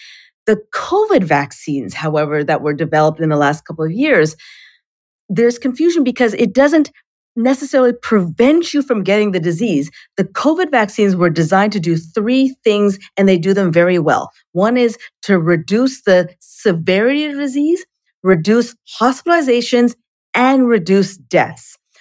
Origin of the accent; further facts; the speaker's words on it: Canada; And I'm Canadian